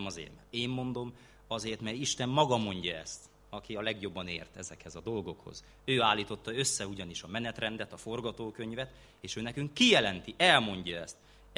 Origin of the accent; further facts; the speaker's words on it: Hungary; Az is magyar, én is magyar vagyok